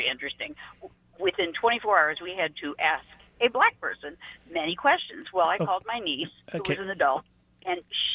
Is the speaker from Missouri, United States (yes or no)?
yes; St. Louis, Missouri, United States; also born or lived in Lawrence; Okay, I grew up in St. Louis, and, you know, as everybody knows, it's a predominantly Black city